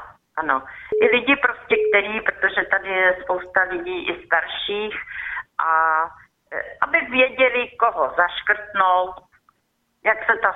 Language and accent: Czech; Bohemia, Czechia; moved away; Nebo jak to vypadá i u nás v Čechách. Jenom vám chci říct, že když jsem sem přišla, tak jsem vlastně zjistila, že když jedu domů do Čech, tak si připadám, jak my po revoluci jsme šli do Německa nebo Rakouska.